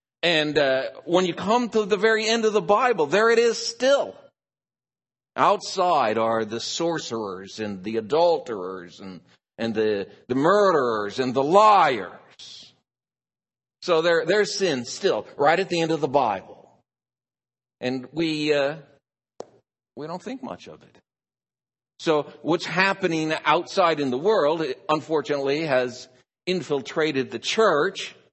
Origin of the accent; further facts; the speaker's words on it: Oregon, United States; Or if you go to my home state, Oregon, it's very liberal.